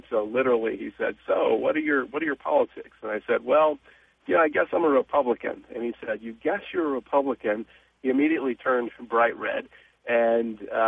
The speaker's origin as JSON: {"language": "English", "town": "Houston", "region": "Texas", "country": "United States", "tie": "born or raised there", "said": "I was raised in Houston, which meant the odds were that I was going to have conservative politics."}